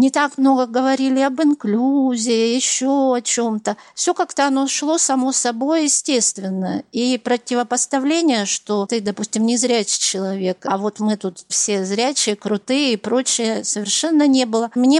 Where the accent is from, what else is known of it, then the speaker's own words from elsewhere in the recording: Irkutsk, Irkutsk Oblast, Russia; Я родилась в Иркутске и проживаю в Иркутске.